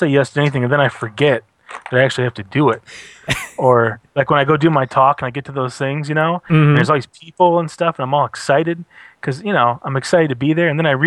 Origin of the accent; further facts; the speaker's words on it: Michigan, United States; now in Portland, United States; Michigan. And I might even wager that there really isn't, you know, but that's just my perspective on my home state.